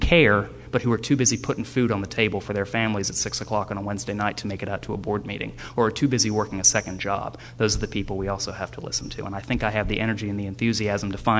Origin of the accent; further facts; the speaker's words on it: Stone Mountain, Georgia, United States; You know, I was raised in Stone Mountain, Georgia, which for anyone who's ever been to Gwinnett County is sort of a perfect example of what happens when you don't plan for growth